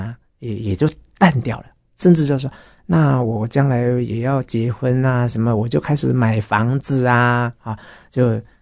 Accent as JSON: {"language": "Chinese", "town": "Gongguan", "region": "Miaoli County", "country": "Taiwan", "tie": "born or raised there", "said": "因为我住在台北嘛哈，我就很自然会想到我老家苗栗公馆"}